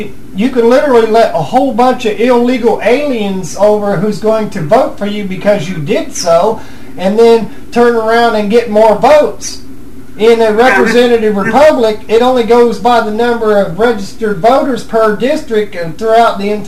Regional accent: Missouri, United States; Well, I'm from Missouri.

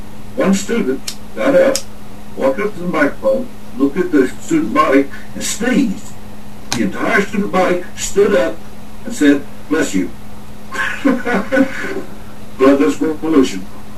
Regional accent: Texas, United States; I'm from Texas.

